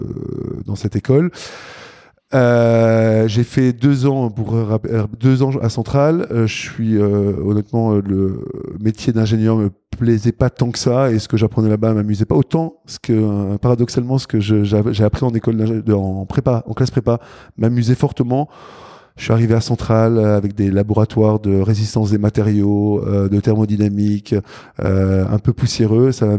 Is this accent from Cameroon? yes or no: no; south of France, France; accent: Belgian; now in Belgium; Donc je viens d'un petit village du sud de la France.